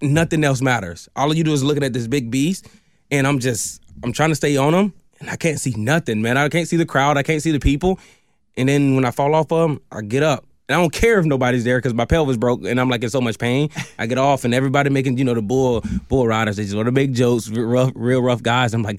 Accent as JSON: {"language": "English", "town": "Montgomery", "region": "Alabama", "country": "United States", "tie": "born or raised there", "also_born_or_lived": "Lansing, Michigan", "lives_now": "Houston, United States", "said": "So I grew up in Montgomery, Alabama. That's where I'm from, born and raised. Then I traveled around, but I ended up in Houston from Lansing, Michigan. So I came from Lansing, Michigan. I stayed there for about 5 years."}